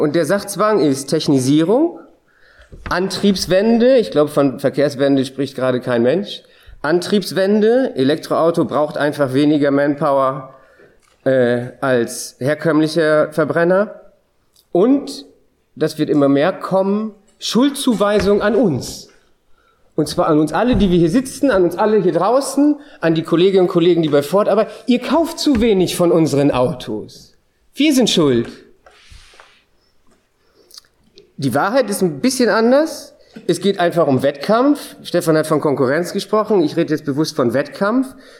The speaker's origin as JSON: {"language": "German", "region": "Lower Saxony", "country": "Germany", "said": "ich komme zufälligerweise ganz aus der Nähe von Emden. Und wenn Emden dicht macht, dann macht Ostfriesland dicht."}